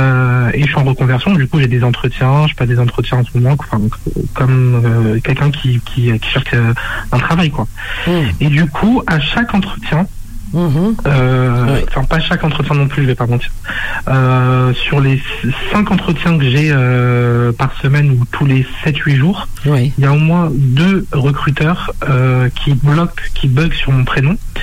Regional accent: France; born there; parce que je suis français, je suis né en France

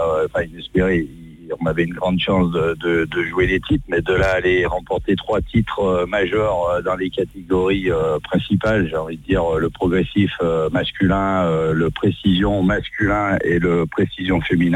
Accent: Lyon, Auvergne-Rhône-Alpes, France; je suis originaire de Lyon, donc le berceau de la boule lyonnaise.

